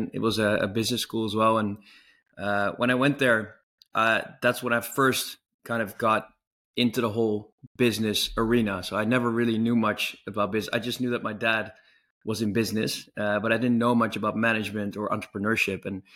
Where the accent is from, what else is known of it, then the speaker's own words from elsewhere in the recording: Tokyo, Japan; English is a second language; also born or lived in Amsterdam / Italy / Barcelona / United States; But I was born in Amsterdam, but I was raised abroad. So we moved around every 5 years. I spent most of my youth in Tokyo, actually in Japan, but moved to Italy, Barcelona, the US, Hong Kong.